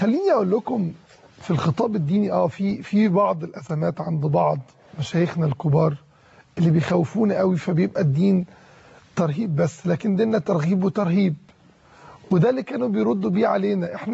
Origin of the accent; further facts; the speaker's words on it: Egypt; احنا كمسلمين محتاجين نراجع التزامنا بأخلاقياتنا الإسلامية، كمصريين محتاجين نراجع التزامنا بمبادئنا وأخلاقنا المصرية، كعرب محتاجين نراجع التزامنا بقيمنا ومبادئنا العربية.